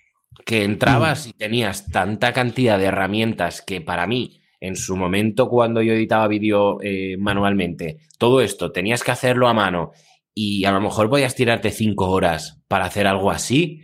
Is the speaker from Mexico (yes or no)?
no; Russia; Spanish is a second language; Como soy ruso, pues de alguna manera me tengo que ayudar un poco con algún asistente